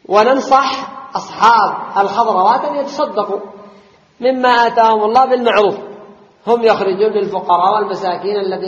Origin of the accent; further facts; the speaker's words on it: Yemen; لأن ولاة الأمر عندنا في اليمن